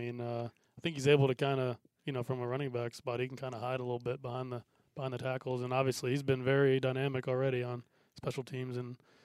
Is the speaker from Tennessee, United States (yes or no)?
no; Wilmington, North Carolina, United States; back in my hometown of Wilmington this year.